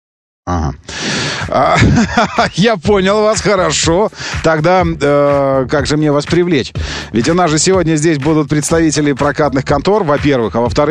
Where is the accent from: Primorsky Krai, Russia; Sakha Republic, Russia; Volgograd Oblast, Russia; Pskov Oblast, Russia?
Sakha Republic, Russia; Я из Якутии, снег лежит 8 месяцев.